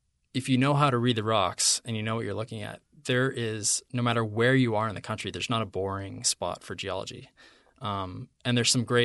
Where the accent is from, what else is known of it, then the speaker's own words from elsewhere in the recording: New England, United States; Not colonial homes, like I'm from New England